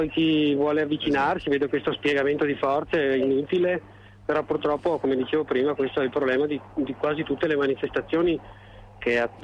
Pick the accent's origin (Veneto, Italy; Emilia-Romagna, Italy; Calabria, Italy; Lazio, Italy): Veneto, Italy; Verona; io sono di Verona, conosco poco la città